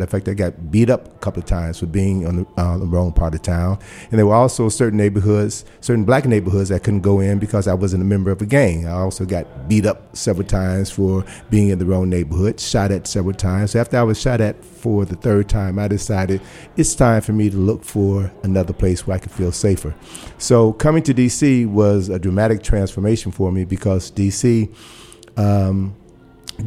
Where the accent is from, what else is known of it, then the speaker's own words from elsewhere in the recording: Chicago, Illinois, United States; I grew up in Chicago, and for your listeners, I was born in 1951.